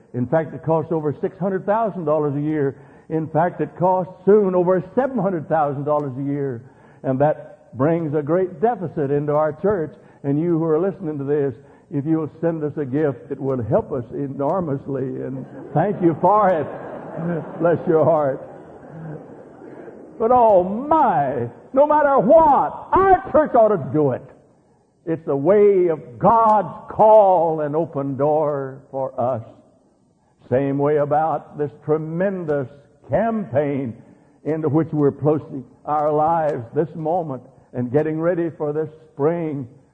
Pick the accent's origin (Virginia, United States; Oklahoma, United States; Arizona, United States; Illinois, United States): Oklahoma, United States; born there; also born or lived in Muskogee; As you know, I was born in Oklahoma. I came down here from Muskogee.